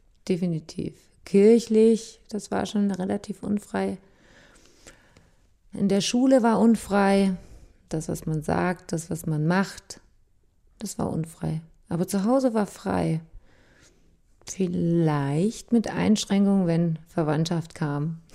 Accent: Gröben, Thuringia, Germany; Ich komme aus Gröben, einer kleinen Gemeinde im Saale-Holzland-Kreis und ich bin Angestellte.

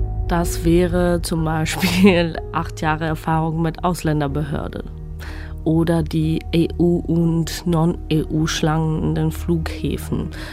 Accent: Georgia; now in Germany; ich bin irgendwie Georgierin, ich komme aus Georgien, das wird auch immer so bleiben

